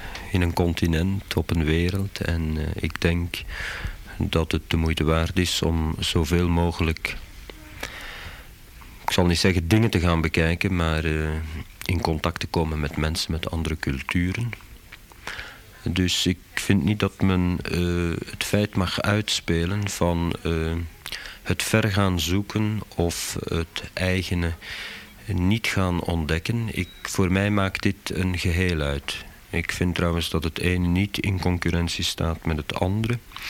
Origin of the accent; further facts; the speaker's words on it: Flemish Brabant, Belgium; Nu zijn wij als Vlaams-Brabanders niet direct geconfronteerd met vakantiegedrag.